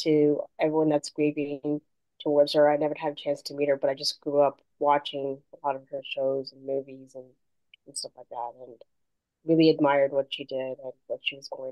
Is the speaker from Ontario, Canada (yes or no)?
yes; Brampton, Ontario, Canada; I'm from Brampton, Ontario, Canada, and I kind of grew up with watching a bunch of series with Shannon Doherty in it.